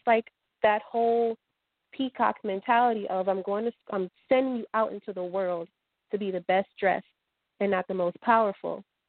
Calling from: Georgia, United States; Hi, Jason. This is … from Georgia.

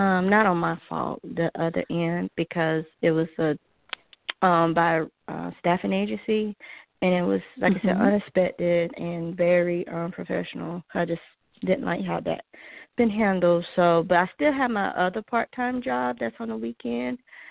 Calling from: Georgia, United States

